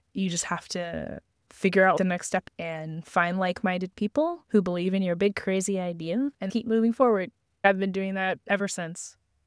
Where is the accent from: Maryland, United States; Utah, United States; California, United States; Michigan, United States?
Michigan, United States; I do the introduction of, I'm from Michigan.